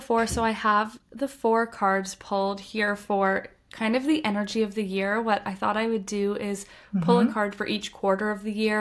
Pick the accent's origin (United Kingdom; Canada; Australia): Canada; now in Copenhagen, Denmark; I am Canadian, but I right now I'm living in Copenhagen